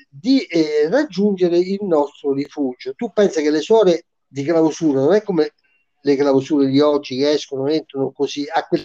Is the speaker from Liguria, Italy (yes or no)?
no; Venice, Veneto, Italy; Dicevo, io sono da Venezia, c'è differenza, eh.